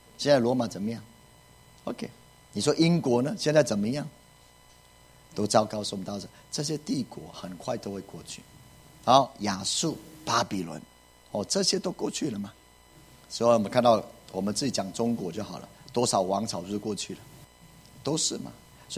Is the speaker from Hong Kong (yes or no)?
no; Taiwan; 我们就在台湾里面呢。请问我们台湾人怎么样？